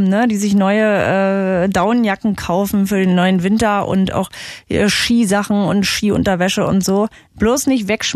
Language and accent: German; Magdeburg, Saxony-Anhalt, Germany; aus Magdeburg rufst du an, meiner alten Heimat.